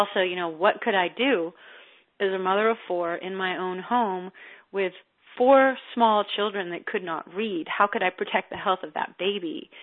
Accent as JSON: {"language": "English", "region": "Texas", "country": "United States", "tie": "born or raised there", "said": "I grew up in Texas and wasn't a foodie."}